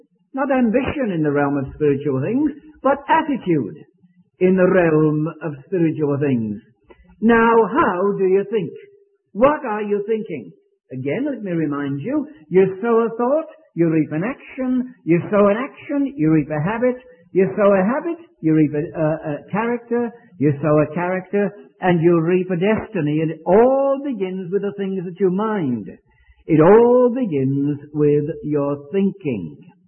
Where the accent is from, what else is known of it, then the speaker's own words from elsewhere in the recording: United Kingdom; Was it Sunday night I mentioned about being British and singing … … Britons never shall be slaves? And I used to sing it with the rest of Britons